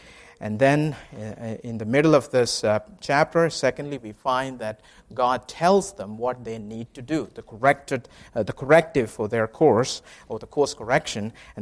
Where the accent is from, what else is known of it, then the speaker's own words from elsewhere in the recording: India; And I'm from India.